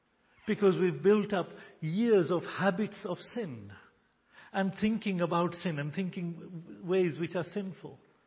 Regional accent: Nairobi, Kenya; born there; I was born in Nairobi.

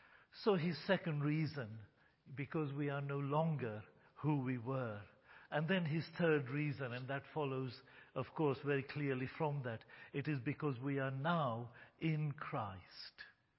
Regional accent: Kenya; born there; Yes, Alan is a Yorkshireman. And yes, I am an Indian born in Kenya.

